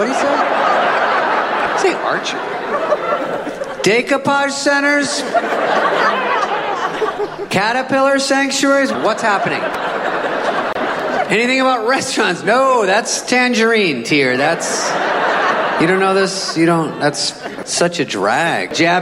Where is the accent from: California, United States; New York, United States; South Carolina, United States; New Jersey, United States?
California, United States; I'm from California